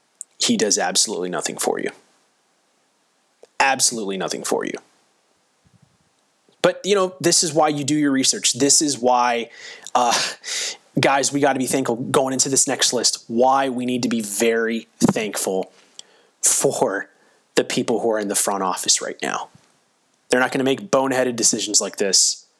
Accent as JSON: {"language": "English", "region": "Florida", "country": "United States", "tie": "born or raised there", "said": "I grew up in, I'm trying to hold back tears. I grew up in Florida"}